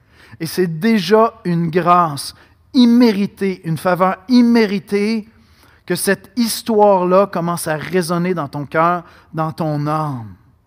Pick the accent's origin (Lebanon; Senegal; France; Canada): Canada; born there; Mais je reviens avec mon illustration d'être né ici. Comme je vous dis, ce n'est pas pour faire l'éloge total du Canada.